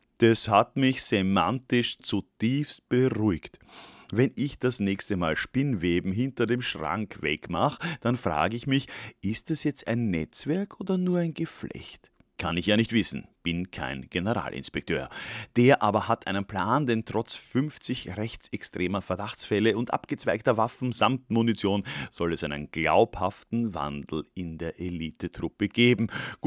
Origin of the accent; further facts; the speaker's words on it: Vienna, Austria; born there; Als geborener Wiener stolpere ich immer wieder über solche Kleinigkeiten.